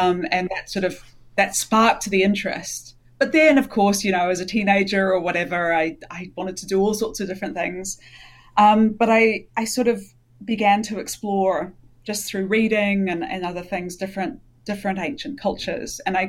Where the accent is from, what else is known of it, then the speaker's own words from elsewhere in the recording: New Zealand; I'm from New Zealand. I'm a New Zealander, so very far, grew up very, very far from Egypt, and very far from any experience of Egyptian culture.